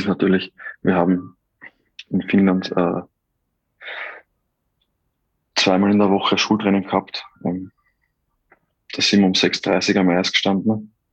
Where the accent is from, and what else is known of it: Austria